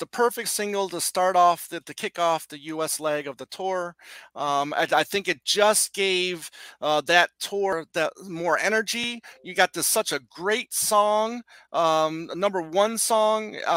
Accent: Michigan, United States; showing the band being at the Big Tire in my hometown of Michigan, I-94. We get the Big Tire, which inside is a Ferris wheel.

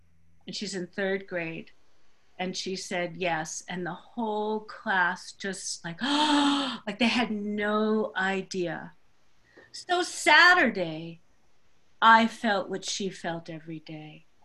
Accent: Long Island, New York, United States; now in Whitefish, United States; I live in Whitefish, Montana. You may have seen us on the news lately. I've lived here for 29 years. I moved here from New York, Long Island, and Woodside.

